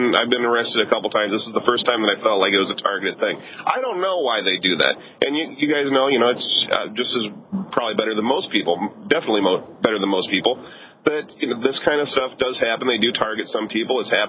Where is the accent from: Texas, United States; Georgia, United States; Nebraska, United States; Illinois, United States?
Nebraska, United States; Omaha; I'm from Omaha, Nebraska. There's not a whole lot of people that think the same way that I do there. It's a pretty predominantly red state.